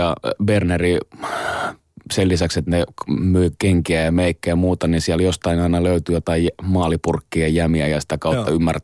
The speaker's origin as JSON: {"language": "Finnish", "town": "Helsinki", "region": "Uusimaa", "country": "Finland", "said": "meillä Roihikassa päin"}